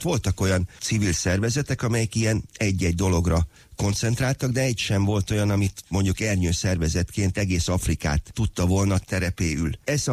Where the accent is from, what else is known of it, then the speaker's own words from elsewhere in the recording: Szerencs, Borsod-Abaúj-Zemplén, Hungary; Én magam Szerencsről származom, és ott van egy kisebb kertem